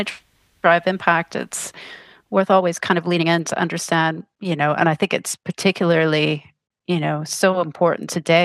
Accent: Texas, United States; I grew up actually in Texas on an island just off the coast of Texas.

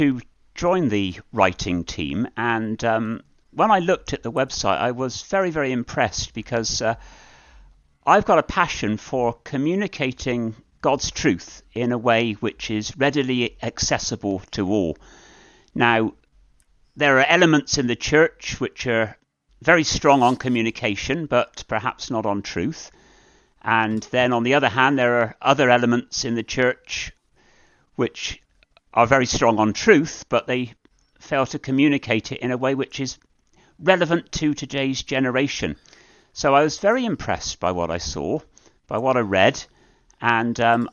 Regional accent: Bristol, South West England, United Kingdom; I was brought up in Bristol, and I've lived in that city for most of my life.

